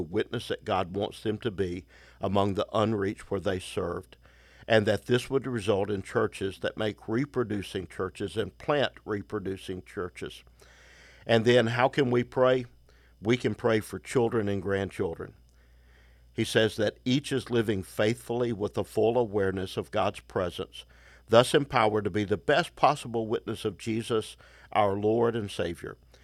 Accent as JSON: {"language": "English", "region": "Arkansas", "country": "United States", "tie": "born or raised there", "said": "the small rural church I grew up in Northeast Arkansas, we were taught about missions."}